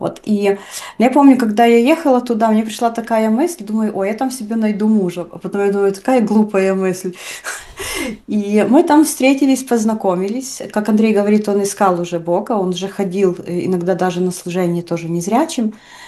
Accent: Kalush, Ivano-Frankivsk Oblast, Ukraine; я сама из Калуша, мы тут и живем сейчас

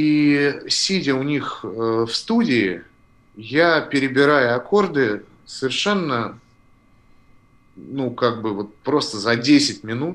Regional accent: Nizhny Novgorod, Nizhny Novgorod Oblast, Russia; Да, я из Нижнего Новгорода.

